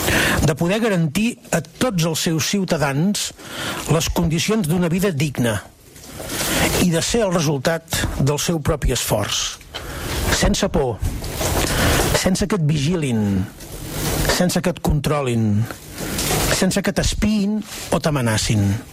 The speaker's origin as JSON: {"language": "Catalan", "region": "Catalonia", "country": "Spain"}